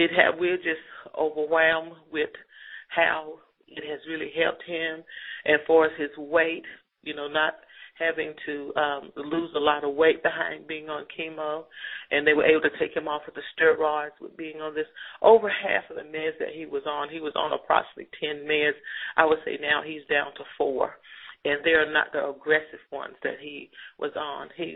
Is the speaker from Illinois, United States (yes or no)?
no; Greensboro, North Carolina, United States; giving the testimony on behalf of my husband, John, and we're from Greensboro, North Carolina.